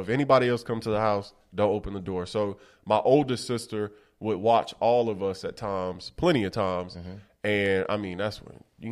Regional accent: Waldo, Florida, United States; I grew up in Waldo, Florida.

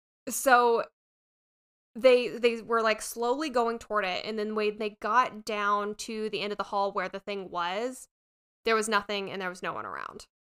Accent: Moosup, Connecticut, United States; I grew up in Moosup, and me and my friend went there with our two girlfriends when we were younger

